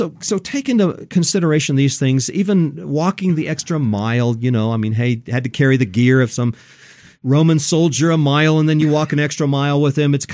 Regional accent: Japan; I grew up in Japan where mask was the big thing

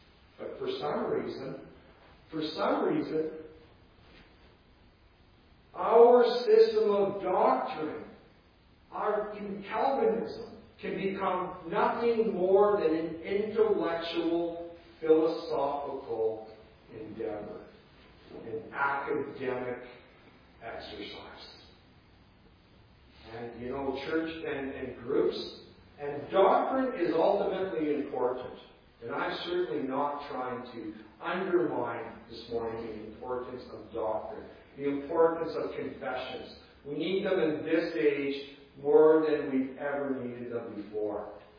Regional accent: Canada; though I grew up in the state church of Canada, I grew up in the United Church of Canada, which, by the way, was the official church recognized by Canada.

